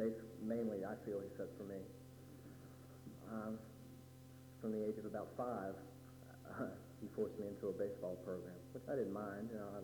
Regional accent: Silver Spring, Maryland, United States; born there; I was born in Maryland, like I said, in Silver Springs area, which is a suburb of Washington, D.C.

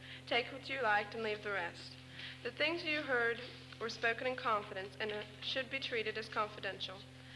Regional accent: Parkersburg, United States; I'm from Parkersburg.

